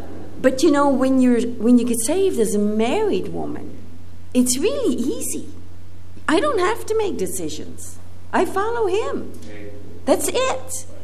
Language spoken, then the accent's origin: English; Netherlands; and we grew up in a Christian home. It's great, wonderful, praise God. But I grew up in the Netherlands in a Catholic area